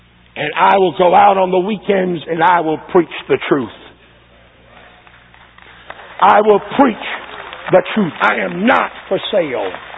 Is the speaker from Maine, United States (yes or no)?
yes; Maine, United States; Yeah, I'm from Maine. Just write it off as some quirk. Believe the Bible way. Maybe it's because I'm from Maine.